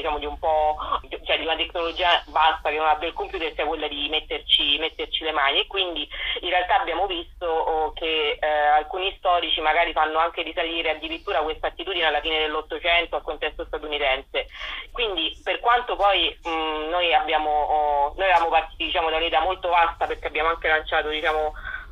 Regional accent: Rome, Lazio, Italy; io sono romana

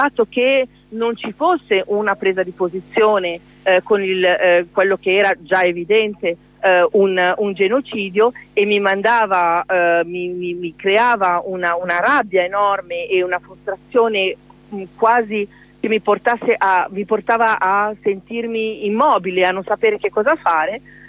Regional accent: Bologna, Emilia-Romagna, Italy; Io vengo da Bologna

